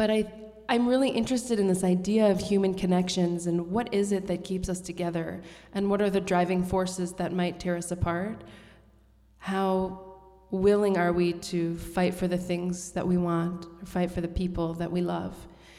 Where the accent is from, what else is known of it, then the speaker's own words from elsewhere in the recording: Montreal, Quebec, Canada; And I grew up in Montreal, so French has always been a part of my life